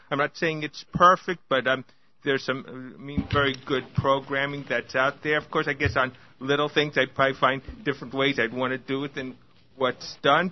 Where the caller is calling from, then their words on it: New Jersey, United States; I'm a listener from New Jersey.